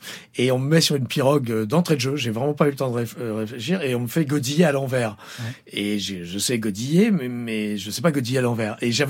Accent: Paris, Île-de-France, France; also born or lived in Provence / Brittany / La Rochelle; Et rien que Paris, on est parisien d'origine. À Paris, on a dû habiter dans 7-8 endroits différents.

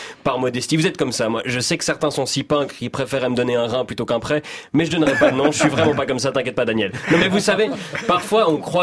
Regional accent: Switzerland; Moi je suis con, je dis à tout le monde que je suis suisse.

